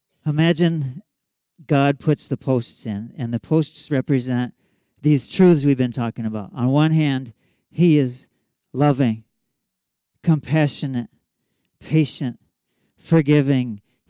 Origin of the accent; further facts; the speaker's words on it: Arcade, United States; You know me, born and raised in Arcade, in the neighborhood over there by the Arcade Park.